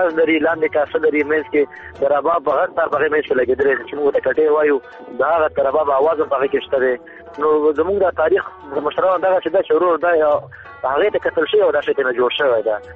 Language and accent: Pashto; Baghlan, Afghanistan; now in Kabul, Afghanistan; افغانستان کې زه د بغلان د ولایت يم، بغلان عمر 30 کال دی